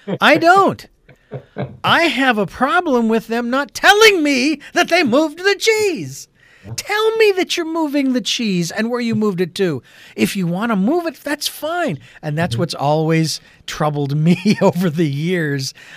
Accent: Phoenix, Arizona, United States; I can't go back to my hometown of Phoenix, Arizona, because it doesn't exist anymore.

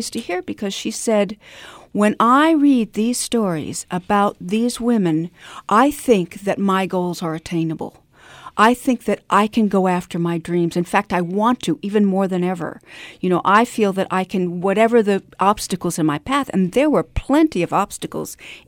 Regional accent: United States; My French is fluent, and I sound almost like a French person. And when I travel to France, they're literally shocked that I'm an American.

